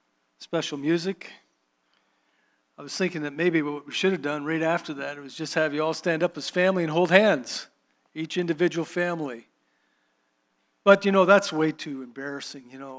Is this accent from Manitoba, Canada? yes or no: yes; Dauphin, Manitoba, Canada; I'm from Dauphin